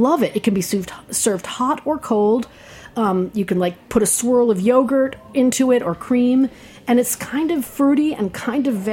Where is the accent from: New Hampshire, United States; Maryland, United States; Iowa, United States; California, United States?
New Hampshire, United States; I'm from New Hampshire.